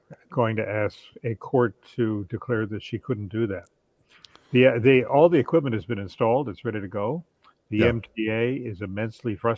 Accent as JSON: {"language": "English", "town": "Charleston", "region": "West Virginia", "country": "United States", "tie": "born or raised there", "said": "I grew up in Charleston, West Virginia."}